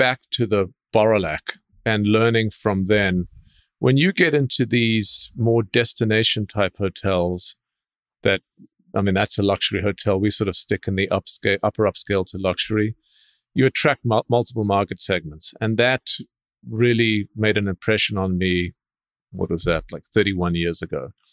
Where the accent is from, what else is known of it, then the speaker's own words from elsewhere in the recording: South Africa; moved away as an adult; now in Switzerland; growing up in Africa during apartheid and sort of being closed off from the rest of the world, you know, suddenly landing in Switzerland, in the middle of Europe, we were 19 years old